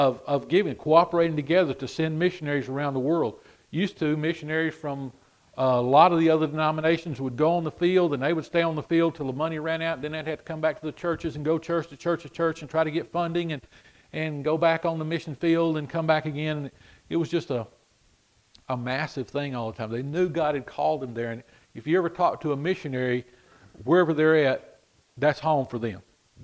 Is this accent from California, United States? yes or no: no; Texas, United States; Now it's funny, from my thinking, I'm from Texas. We don't need that support.